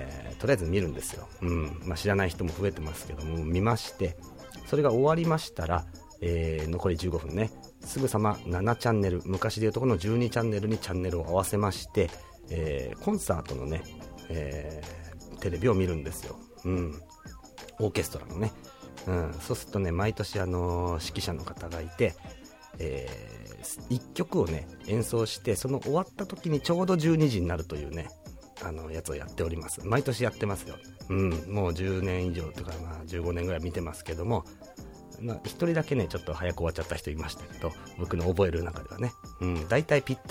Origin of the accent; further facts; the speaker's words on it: Tokyo, Japan; born there; 東京に出てきましたので、まあ東京生まれということになってますが、元はといえば山形県民でございます。